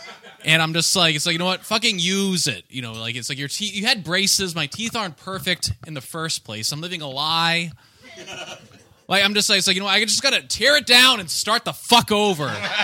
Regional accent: Ireland; I am Irish.

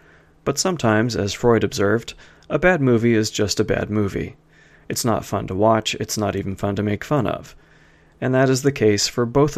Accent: Canada; As a Canadian

